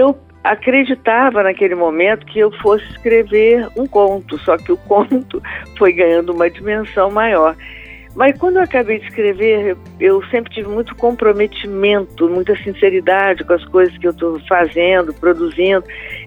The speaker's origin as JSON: {"language": "Portuguese", "region": "Minas Gerais", "country": "Brazil", "also_born_or_lived": "Rio de Janeiro", "said": "morei muitos anos em Belo Horizonte e estava há pouco tempo no Rio, porque eu sou uma mineiroca, né? Uhum. Sou mineira e carioca."}